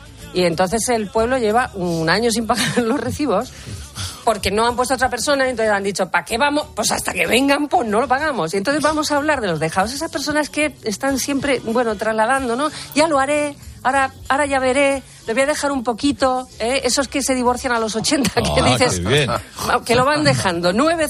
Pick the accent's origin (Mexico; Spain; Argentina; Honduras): Spain; Albacete, Castilla-La Mancha; soy de Albacete